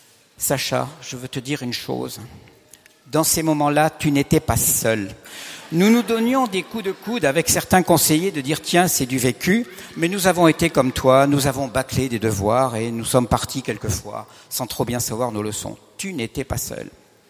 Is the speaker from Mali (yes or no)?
no; Southern France, France; comme on dit chez moi dans le Midi, il ne faut pas fatiguer l'avenir